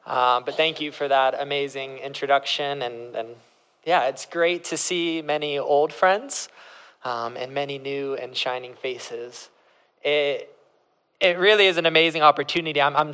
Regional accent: West Palm Beach, Florida, United States; I grew up in West Palm Beach, which is where we have relocated back

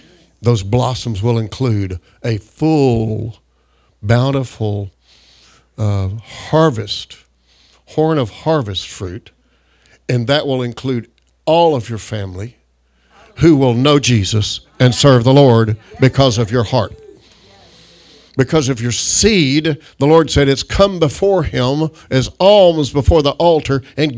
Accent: Texas, United States; I was from North Texas, and there's parts of it, sandy loam soil with excellent soil watered enough for wonderful peaches.

